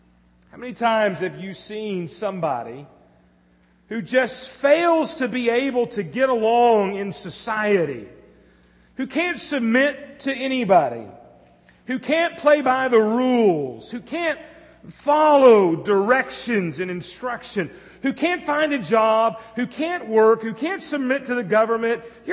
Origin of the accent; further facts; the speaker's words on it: Southern United States, United States; accent: southern; Sounds so much better than my southern accent, that's for sure.